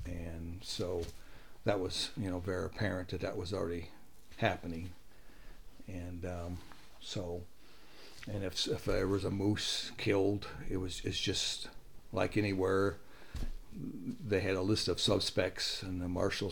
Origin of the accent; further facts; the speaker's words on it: Nenana, Alaska, United States; my hometown where I was raised, Nenana, in the early 50s